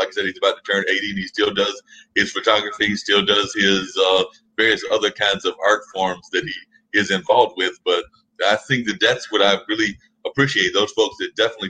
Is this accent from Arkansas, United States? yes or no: no; Warrenton, North Carolina, United States; Yes, I know about rural life because I grew up in Warrenton, North Carolina.